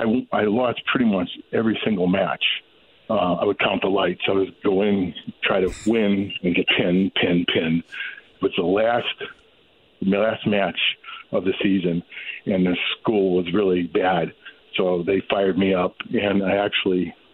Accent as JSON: {"language": "English", "town": "Cleveland", "region": "Ohio", "country": "United States", "tie": "born or raised there", "said": "Hey, listen, I grew up in Cleveland, Ohio."}